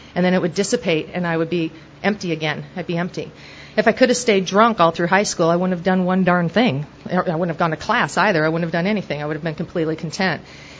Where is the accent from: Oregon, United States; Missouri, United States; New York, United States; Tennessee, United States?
Oregon, United States; I'm from Oregon, you know, and I just wanted to learn how to surf.